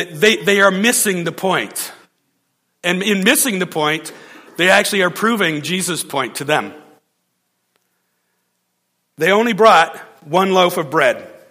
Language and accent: English; Ontario, Canada; I'm from Ontario and I'm a Maple Leafs fan.